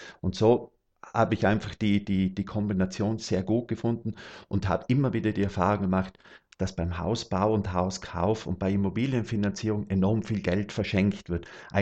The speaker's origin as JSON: {"language": "German", "region": "Tyrol", "country": "Austria", "said": "Ich komme aus Tirol. Das ist circa so in der Nähe von Innsbruck, ist so mein Wohnort. Circa 30 Kilometer außerhalb von Innsbruck habe ich mein Häuschen gebaut."}